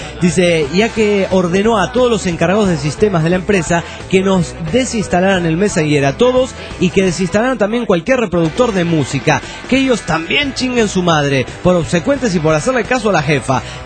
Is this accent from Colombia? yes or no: yes; Colombia; yo viví toda mi infancia también en Colombia.